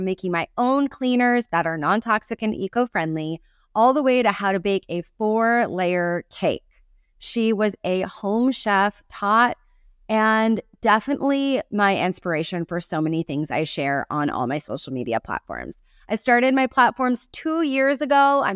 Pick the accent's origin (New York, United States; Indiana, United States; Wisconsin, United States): New York, United States; also born or lived in Connecticut; Now, I grew up in New York and Connecticut with the OG of Pinterest moms.